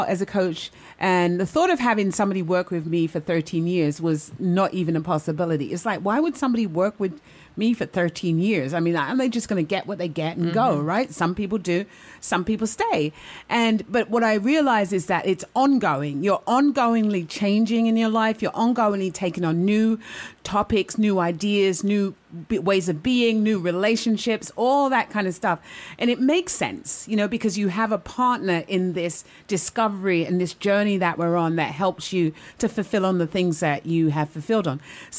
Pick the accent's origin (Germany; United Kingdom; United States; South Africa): United Kingdom; And I am British.